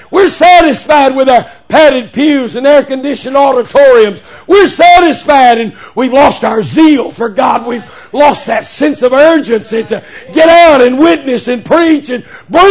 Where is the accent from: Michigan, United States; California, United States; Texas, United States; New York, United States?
Texas, United States; Midland; born there; Used to live in the Permian Basin. I was born out in West Texas in the oil fields of Midland, Odessa.